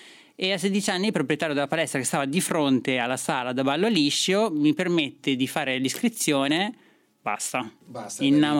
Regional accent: Trentino-Alto Adige, Italy; perché io sono nata e cresciuta in Trentino

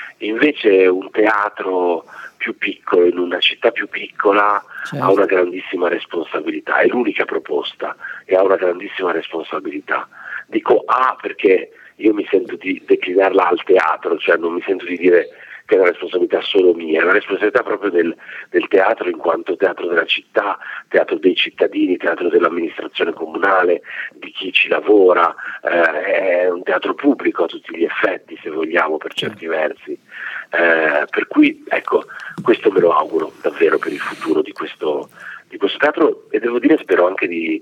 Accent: Varese, Lombardy, Italy; Io andavo a teatro, io sono nato a Varese, andavo a Varese a teatro con la mia nonna

